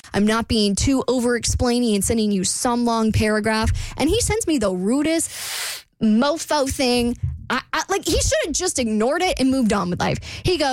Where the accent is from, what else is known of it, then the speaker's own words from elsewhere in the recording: Jacksonville, Florida, United States; I know I don't live in Jax, but it's my hometown.